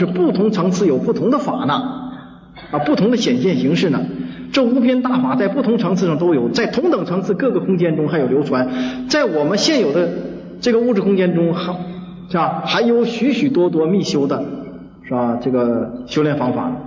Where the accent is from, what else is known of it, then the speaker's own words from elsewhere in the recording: China; 我们中国人接受不了，所以就把他铲除了。